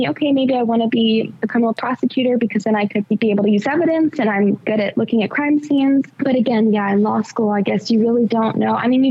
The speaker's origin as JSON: {"language": "English", "town": "Lynchburg", "region": "Virginia", "country": "United States", "said": "I'm originally from Lynchburg, Virginia, which is a smaller town in Virginia, right below Charlottesville, Virginia"}